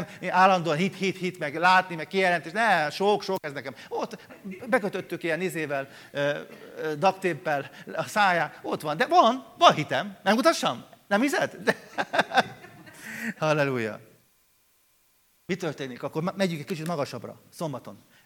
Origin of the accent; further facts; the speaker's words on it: Hungary; born there; Köszönöm, Uram, hogy ide születtem. Nem Amerikába, nem Monte Carlóba, nem Svájcba, nem Olaszországba